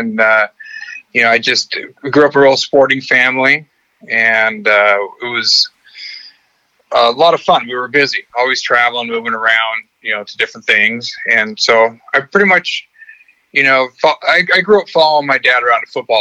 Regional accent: Kennewick, Washington, United States; moved away as an adult; now in California, United States; So I grew up in a town called Kennewick, Washington in the Tri-Cities. It's actually in the desert part of Washington State.

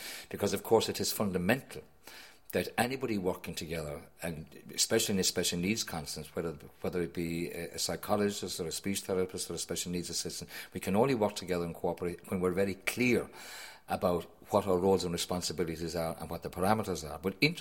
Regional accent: Munster, Ireland; I said, I'm from Kerry.

